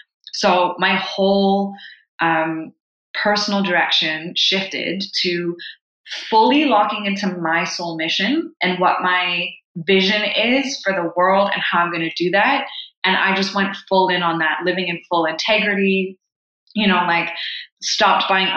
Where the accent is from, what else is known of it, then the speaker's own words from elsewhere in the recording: Haiti; also born or lived in Canada; I'm Canadian, but I grew up the daughter of two humanitarian workers in Haiti.